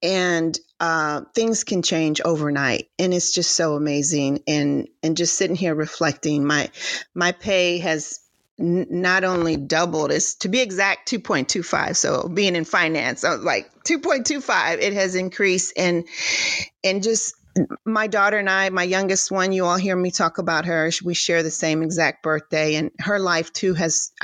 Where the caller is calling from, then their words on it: Houston, Texas, United States; I'm tapping in from Houston